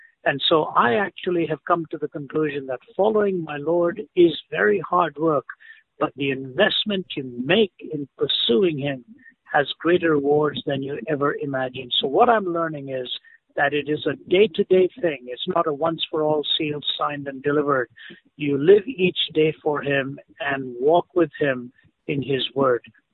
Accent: Delhi, India; also born or lived in Chennai; I was raised in India, born in the south of India, city of Chennai, raised in Delhi. Delhi was my home till I was 20. Therefore, I was North Indian by my culture.

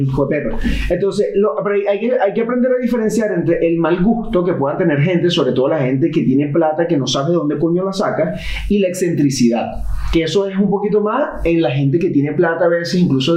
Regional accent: Venezuela; Uno, lo como venezolano, los que son venezolanos, uno lo asocia a...

